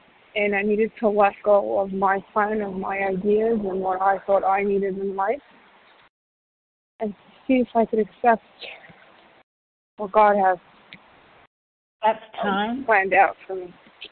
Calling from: New York, United States; I'm calling from New York.

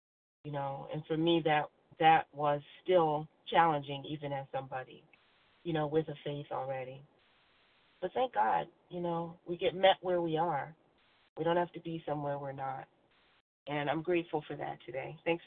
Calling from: Virginia, United States; Virginia.

